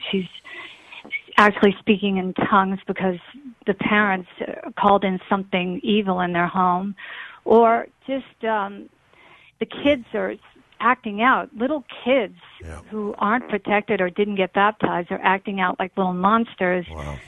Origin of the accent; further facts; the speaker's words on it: New Orleans, Louisiana, United States; now in Los Angeles, United States; I got exposure to all this stuff growing up in New Orleans, which I'm telling you is the most haunted city in the country. And I was exposed to everything. So I came out to L.A.